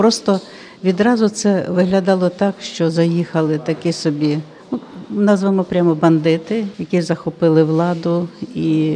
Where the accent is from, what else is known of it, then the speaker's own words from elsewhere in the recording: Kurakhove, Donetsk Oblast, Ukraine; до мого рідного села, містечка, називається Курахове, воно зараз так мелькає у тих новинах, від Донецька 10 кілометрів від Мар'їнки.